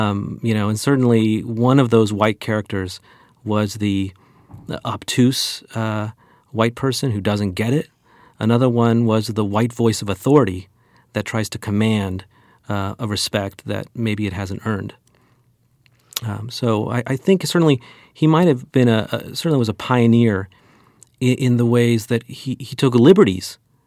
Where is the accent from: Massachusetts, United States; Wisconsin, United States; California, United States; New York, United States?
California, United States; as a white Jewish kid growing up in the San Fernando Valley, very suburban